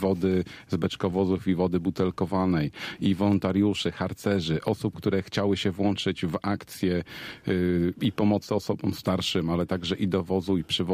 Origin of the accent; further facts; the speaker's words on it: Sulęcin, Lubusz Voivodeship, Poland; urodziłem się w Sulęcinie, tutaj się wychowałem, tu mieszkam od dziecka. Tutaj też urodzili się moi rodzice, przyjechali dziadkowie.